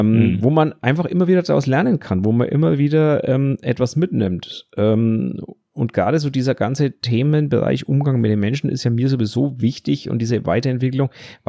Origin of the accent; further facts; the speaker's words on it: Bavaria, Germany; Also ich bin Franke, deswegen, ne? Also bei uns das größte Lob der Franken, passt schon.